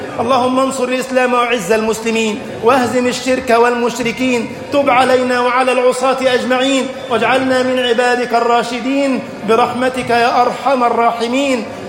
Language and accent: Arabic; Egypt; اجعل بلدنا مصر أمنا أمانا، سخاء رخاء.